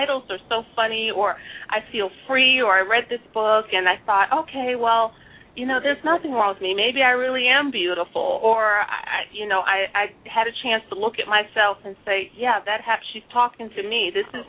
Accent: New York City, New York, United States; I was born and raised in the Bronx

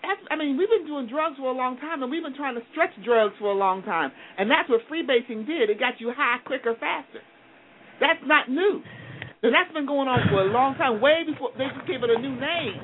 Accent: United States; I mean, I'm American, so I don't need a special program to put my face on it.

